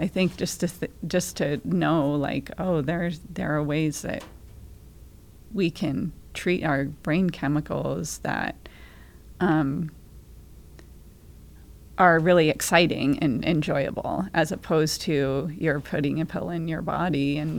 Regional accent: Blue Hill, Maine, United States; I'm from Blue Hill, and I'm happy to be here.

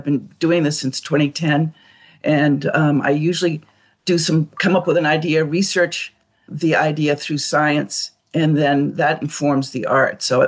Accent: Damariscotta, Maine, United States; I'm an artist and one of the coordinators for this show, along with Jane Herbert. We're both from Damariscotta.

